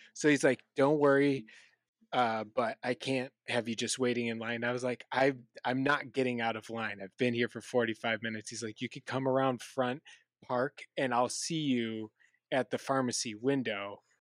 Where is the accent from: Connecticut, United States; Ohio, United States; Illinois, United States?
Ohio, United States; Cleveland; because we knew her as … growing up in Cleveland